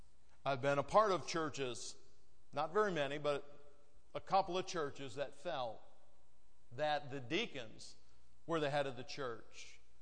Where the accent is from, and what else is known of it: Michigan, United States